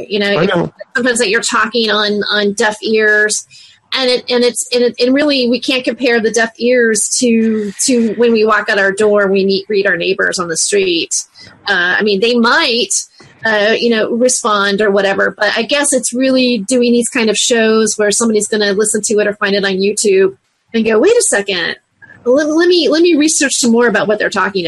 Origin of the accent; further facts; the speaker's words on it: United States; You see, I grew up in America. I grew up in the land where phrases like, I have a dream, meant something.